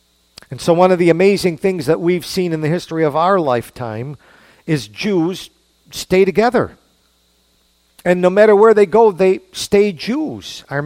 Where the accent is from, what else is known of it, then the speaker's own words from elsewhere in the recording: United States; But the point is, I remember I was upset as an American. They're taking our people.